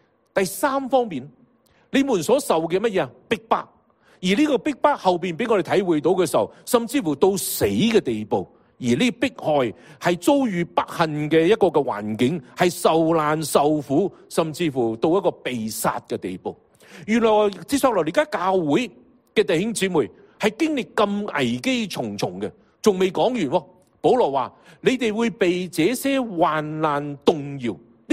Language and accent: Cantonese; Guangdong, China; 其实我哋广东人自叻噶啦